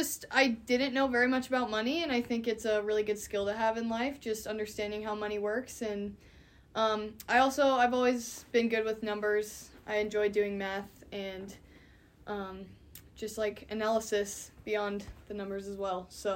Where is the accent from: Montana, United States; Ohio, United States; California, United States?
Montana, United States; Kalispell; I am from Kalispell, Montana, born and raised.